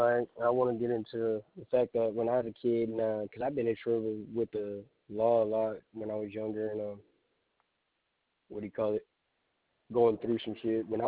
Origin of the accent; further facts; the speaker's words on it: Texas, United States; I'm from Texas, man. That's where I reside at. That's where I'm at.